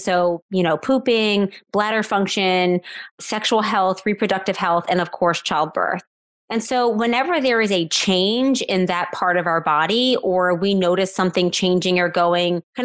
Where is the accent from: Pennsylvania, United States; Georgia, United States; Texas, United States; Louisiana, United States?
Louisiana, United States; New Orleans; I live in New Orleans, Louisiana, which is my hometown.